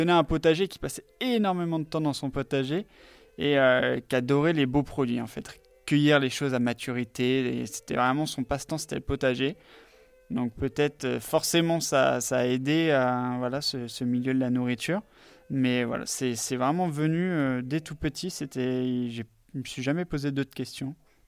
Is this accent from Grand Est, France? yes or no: no; Chinon, Centre-Val de Loire, France; Ça me tenait à cœur de revenir dans la Touraine, parce que j'ai grandi à Chinon, je suis né là-bas, et par contre j'ai fait mes écoles à Saumur.